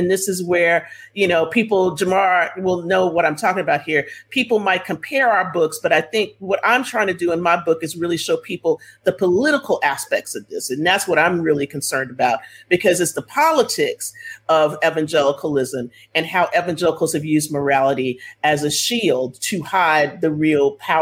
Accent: Texas, United States; when Rick Perry was running from Texas, I'm from Texas

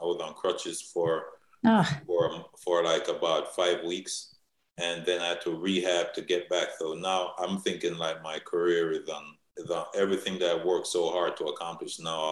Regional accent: Freeport, New York, United States; My father used to fly down from New York because I grew up in Freeport, Long Island, and all my family lived there as well.

